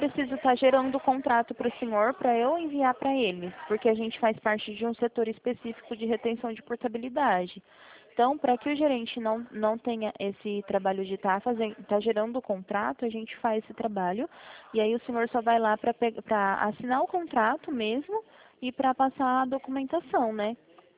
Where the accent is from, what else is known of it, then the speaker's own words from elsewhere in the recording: Presidente Prudente, São Paulo, Brazil; Prudente, São Paulo.